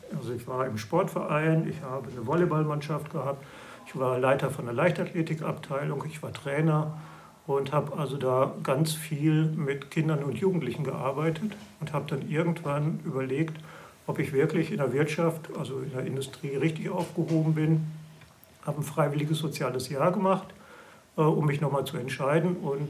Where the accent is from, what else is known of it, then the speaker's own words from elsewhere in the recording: North Rhine-Westphalia, Germany; now in Berlin, Germany; Ja, ich komme aus Nordrhein-Westfalen. Komme aus der Nähe von Dortmund. Kann man sich ungefähr vorstellen, wo das ist. Und ich bin nach Berlin gekommen, das war 1987